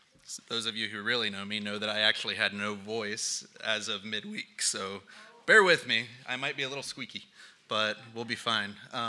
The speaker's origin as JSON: {"language": "English", "region": "Florida", "country": "United States", "tie": "born or raised there", "also_born_or_lived": "North Carolina", "said": "But basically, I grew up in Central Florida and moved away to North Carolina for seminary for about 8 years."}